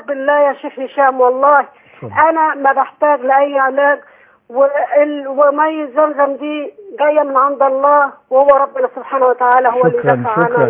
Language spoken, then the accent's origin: Arabic; Egypt; now in Saudi Arabia; أنا مصرية بس أنا هنا في السعودية.